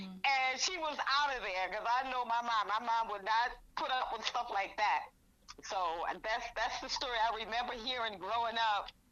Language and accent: English; Baltimore, Maryland, United States; brother and my other two sisters, we all grew up together. And I have, you know, so many memories of us growing up in Baltimore and living on Willard Street.